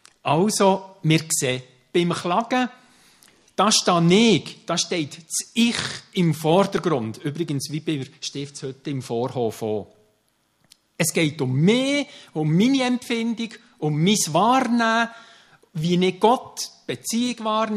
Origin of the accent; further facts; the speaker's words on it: Switzerland; Mich kann natürlich auch als Schweizer sowieso sehr gut verdrängen.